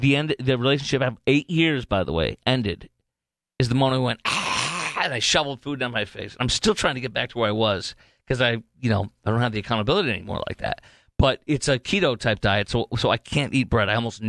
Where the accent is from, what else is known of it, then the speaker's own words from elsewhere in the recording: Illinois, United States; One of my best buddies in junior college or whatever, growing up in Chicagoland, he loved Little Caesars.